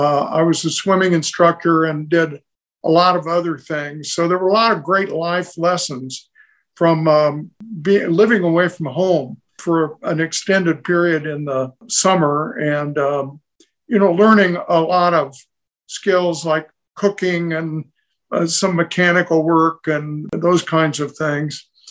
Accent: Remington, Indiana, United States; Well, growing up in Remington, Indiana in the 40s and 50s, I was born in 1942 and graduated from high school in 1960. So it was really those 18 years that I lived in Remington.

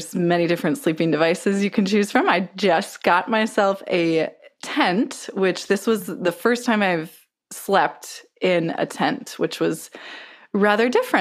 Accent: Pacific Northwest, United States; So most of y'all know I'm from the Pacific Northwest

